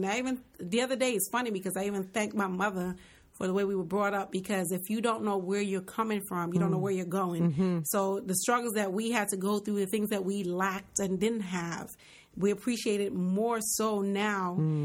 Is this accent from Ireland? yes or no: no; Jamaica; now in United States; Well, growing up in Jamaica, I was the youngest with my other sister.